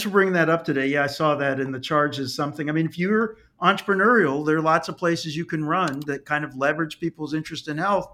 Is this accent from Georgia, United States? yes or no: no; Dayton, Ohio, United States; we heard someone from my hometown of Dayton, Ohio